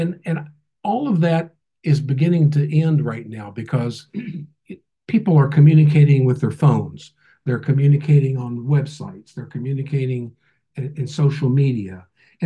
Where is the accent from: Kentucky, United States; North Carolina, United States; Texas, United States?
Kentucky, United States; we're from Kentucky, so it sort of struck home to me.